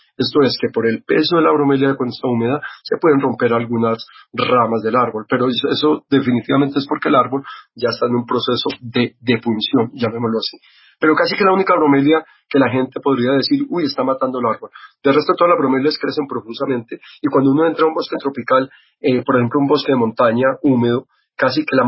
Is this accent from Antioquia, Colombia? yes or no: yes; Antioquia, Colombia; Bueno, en Antioquia, yo soy antioqueño